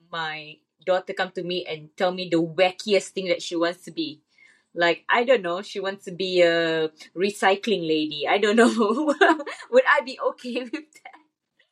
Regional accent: Singapore; I'm sure growing up in Singapore, like, we are very much education focused

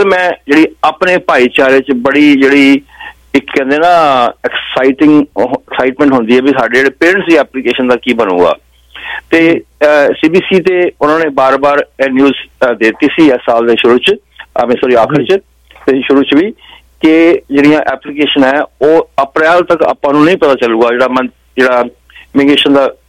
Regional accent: Jalandhar, Punjab, India; ਤੁਸੀਂ ਅੰਮ੍ਰਿਤਸਰ ਤੋਂ ਮੈਂ ਜਲੰਧਰ ਤੋਂ ਹਾਂ

